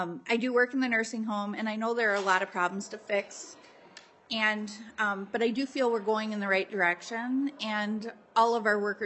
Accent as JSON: {"language": "English", "town": "Worthington", "region": "Minnesota", "country": "United States", "said": "I'm from Worthington, Minnesota."}